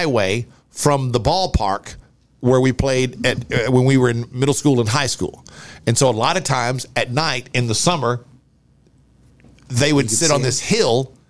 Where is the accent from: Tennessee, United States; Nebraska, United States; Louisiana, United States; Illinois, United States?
Louisiana, United States; Pineville; My hometown is Pineville, Louisiana.